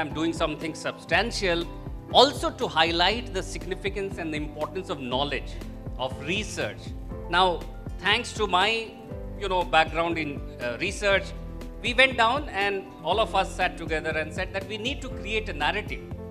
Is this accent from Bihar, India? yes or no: yes; Bihar, India; I come from Bihar, a small town in Bihar. We grew up, you know, learning ABC and IAS and IPS.